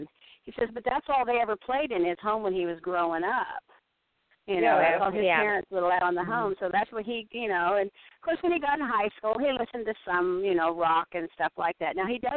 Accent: Woodland, California, United States; now in Texas, United States; You might know where I'm originally from then. I grew up in Woodland, just north of Sacramento.

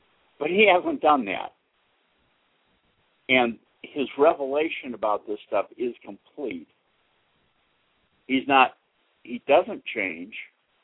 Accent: Boston, Massachusetts, United States; I mean, I grew up in Boston.

